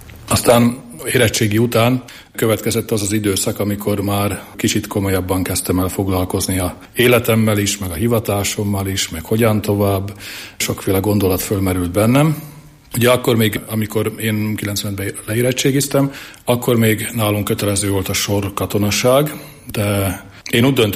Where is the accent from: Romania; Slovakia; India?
Slovakia; Felvidékről származom